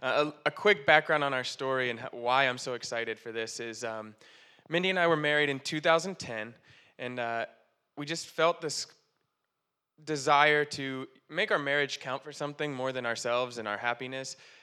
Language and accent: English; Pennsylvania, United States; we're from Pennsylvania originally. We were like, let's go back home.